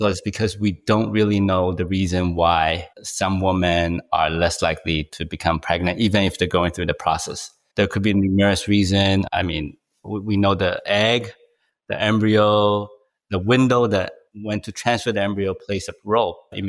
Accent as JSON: {"language": "English", "country": "Taiwan", "tie": "born or raised there", "also_born_or_lived": "Hong Kong", "moved": "as an adult", "lives_now": "United States", "said": "I was born in Hong Kong and raised in Taiwan and moved to the US for college."}